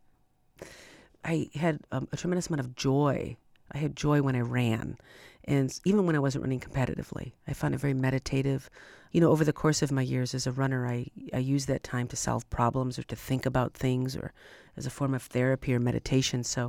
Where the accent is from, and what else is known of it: Berwyn, Illinois, United States; born or raised there